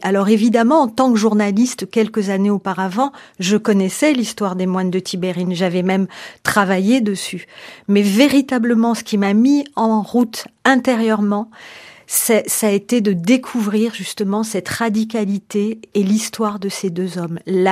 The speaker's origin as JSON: {"language": "French", "country": "France", "said": "je suis française, je le dis dans le livre, je suis une citoyenne française descendante de parents algériens"}